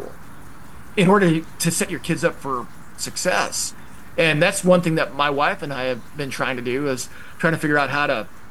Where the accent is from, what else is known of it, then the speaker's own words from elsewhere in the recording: Idaho, United States; when I grew up in Idaho, you know, the teachers lived in the community.